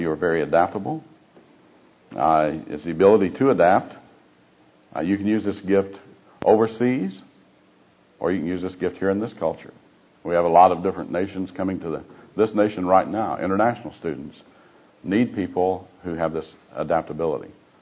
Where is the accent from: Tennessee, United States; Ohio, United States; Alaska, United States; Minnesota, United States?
Tennessee, United States; Or where I grew up in Tennessee, God made Tennessee.